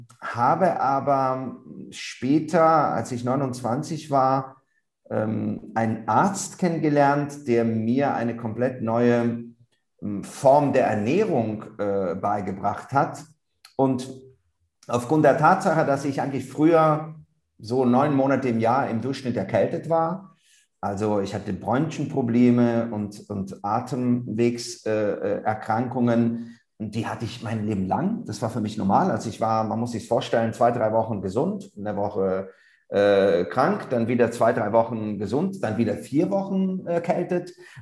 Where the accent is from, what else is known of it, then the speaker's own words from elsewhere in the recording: Italy; Aber ich habe natürlich als Italiener ziemlich viel Parmesankäse, Mozzarella. Wir haben ja ganz viele Käsealternativen in Italien.